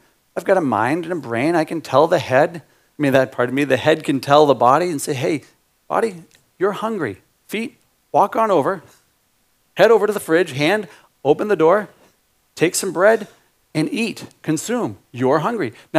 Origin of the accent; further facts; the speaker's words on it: Cape Cod, Massachusetts, United States; I'm from Cape Cod, so I'm still from Massachusetts. Not like I'm an out of stater here.